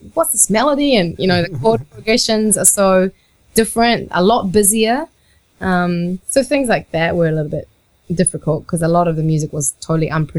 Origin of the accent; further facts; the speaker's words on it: Japan; first language Japanese; English is a second language; To me, although Japanese was my first language, I hadn't ever really sung in Japanese.